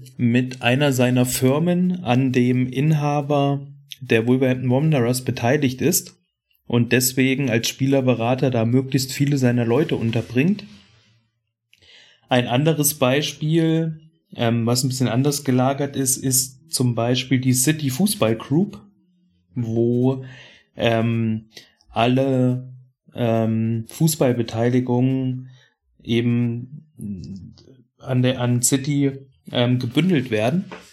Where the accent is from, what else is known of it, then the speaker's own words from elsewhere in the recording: Nuremberg, Bavaria, Germany; Ja. Nürnberger Junge.